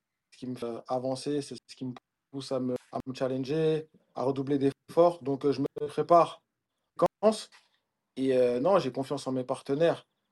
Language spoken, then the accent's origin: French; Paris, Île-de-France, France; je suis parisien